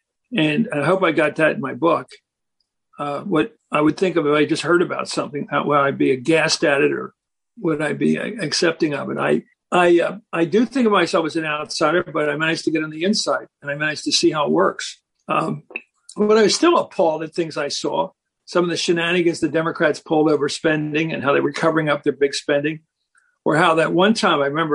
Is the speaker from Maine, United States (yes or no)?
no; Philadelphia, Pennsylvania, United States; because in Pennsylvania, where I grew up in Philadelphia